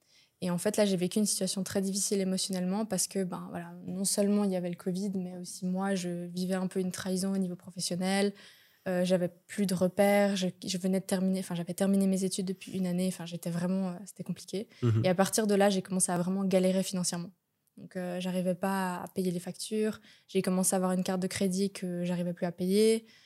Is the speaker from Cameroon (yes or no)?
no; France; moved away as an adult; now in Lausanne, Switzerland; J'ai grandi en France et à mes 18 ans, j'ai décidé de partir parce que je ne voyais pas ma vie continuer en France.